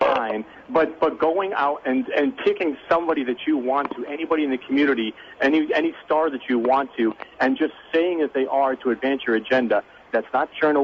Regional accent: Massachusetts, United States; I, you know, we're from Massachusetts.

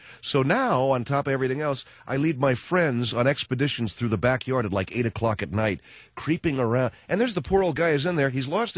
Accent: Arcadia, United States; We had two old people live next door to us when I was growing up in Arcadia.

